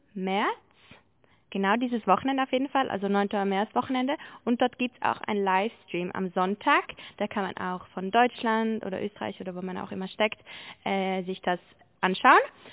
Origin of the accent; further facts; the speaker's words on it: Lake Constance area, Switzerland; ich komme aus der Schweiz, vom Bodensee ursprünglich